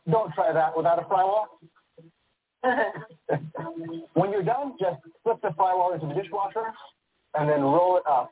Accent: Brooklyn, New York, United States; from Brooklyn, New York

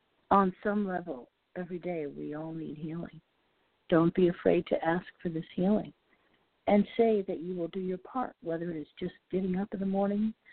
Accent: Ohio, United States; Next month, hopefully, I will be in Ohio. Yes, Ohio, my home state.

